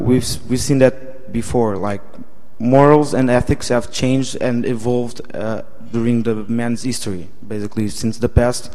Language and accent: English; Portugal; English is a second language; from Portugal.